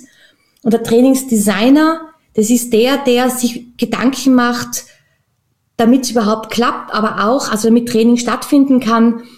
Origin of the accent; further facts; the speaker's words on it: Tyrol, Austria; now in Vienna, Austria; Ja, tatsächlich bin ich gebürtige Österreicherin, ursprünglich aus Tirol und zwischen mit Leidenschaft in Wien, beheimatet im wichtigsten Bezirk.